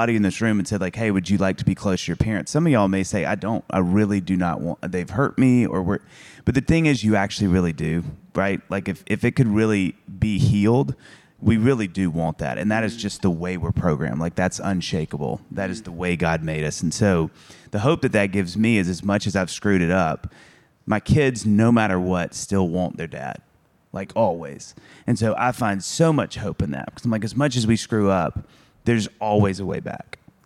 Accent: Kosciusko, Mississippi, United States; Growing up in Mississippi, in tiny 8,000-person Kosciuszko, Mississippi, we only had, I think, 4 chains of restaurants, like national chains.

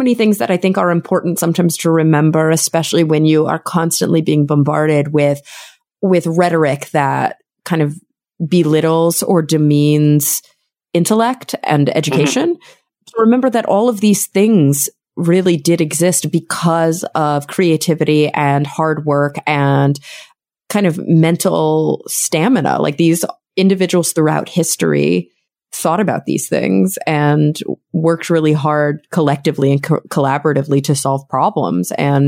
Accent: Texas, United States; also born or lived in New York City; now in Los Angeles, United States; I'm from Texas. I live now in Los Angeles. I lived in New York City for about a year.

